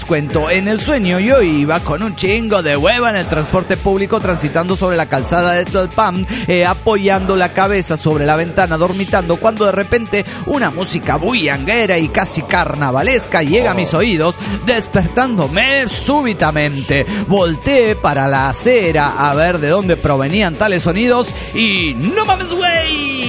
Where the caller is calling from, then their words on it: Gualeguaychú, Entre Ríos, Argentina; soy de Gualeguaychú